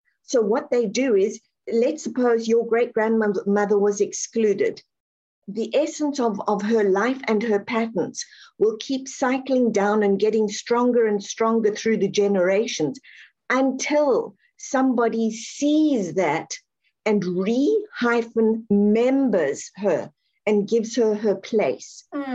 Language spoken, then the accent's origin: English; South Africa; I grew up reading in the UK, I think it was called Enid Blyton. I'm from South Africa